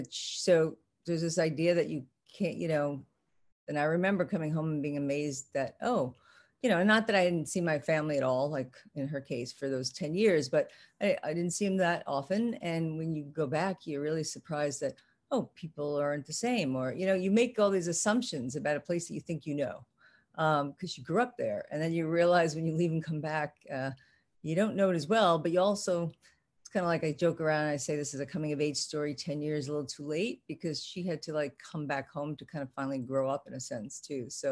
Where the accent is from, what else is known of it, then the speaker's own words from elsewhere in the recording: New York City, New York, United States; Yes, I grew up in Pelham Bay, which is actually, that's where the title comes from. It's the last stop on the 6 train, and it's right by Pelham Bay Park, not too far from Westchester Square, so Northern Bronx.